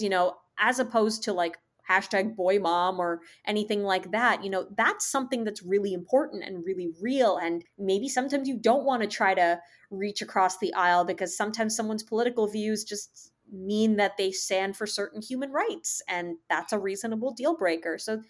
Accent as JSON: {"language": "English", "town": "Chicago", "region": "Illinois", "country": "United States", "said": "Like, as I'm from the Chicago, I looked at my debit card"}